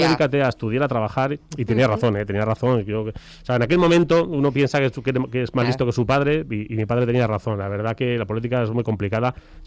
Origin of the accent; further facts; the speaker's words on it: Leganés, Community of Madrid, Spain; Yo nací en La Paz, mis padres ya vivían en Leganés y yo nací en La Paz porque no había.